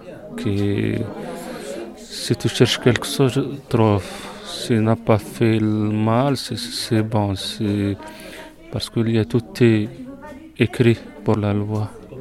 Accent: Morocco; French is a second language; now in Fontaine, France; Je suis marocain, j'habite à Fontaine. Et j'ai fait les cours de France. J'étais à l'université de langue arabe au Maroc.

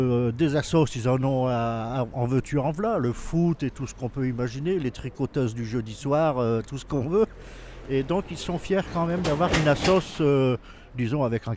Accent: Bourgoin-Jallieu, Auvergne-Rhône-Alpes, France; qui ont entendu parler que j'étais de Bourgoin

